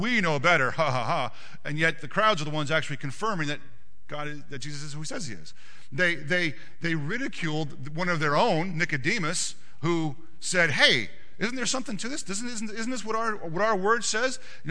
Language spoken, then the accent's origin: English; Allentown, Pennsylvania, United States; born there; You know, I was born in Allentown.